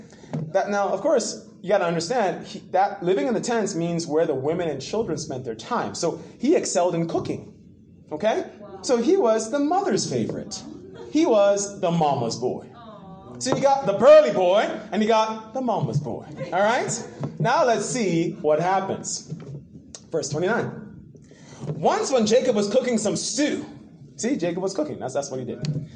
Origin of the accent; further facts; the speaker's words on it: Jamaica; I'm Jamaican, so, man, oxtail, gosh, red beans and rice.